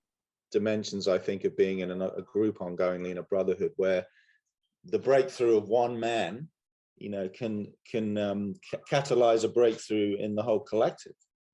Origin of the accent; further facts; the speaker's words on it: England, United Kingdom; I mean, I can say, growing up in England